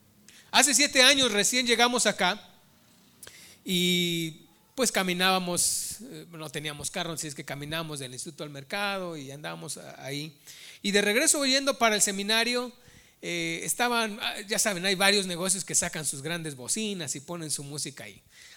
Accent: Mexico; moved away; Para mí como mexicano, por lo menos en nuestra cultura y en nuestros valores cristianos allá

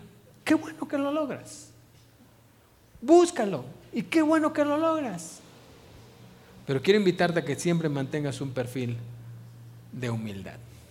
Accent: Mexico; born there; yo sí me pregunté, ¿por qué nací en México? ¿Por qué no en Alemania?

